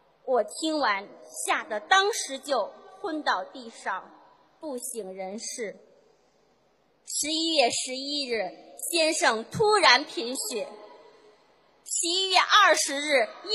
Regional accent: Beijing, China; 我是来自北京的

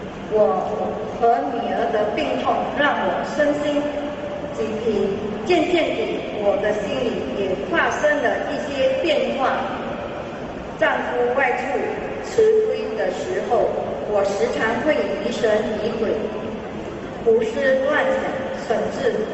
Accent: Malaysia; 我是来自马来西亚的

